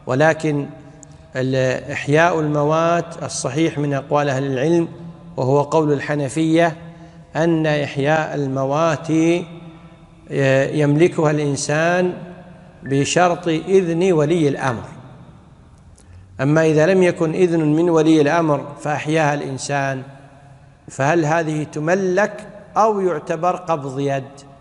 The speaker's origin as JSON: {"language": "Arabic", "country": "Kuwait", "said": "وعندنا بالكويت"}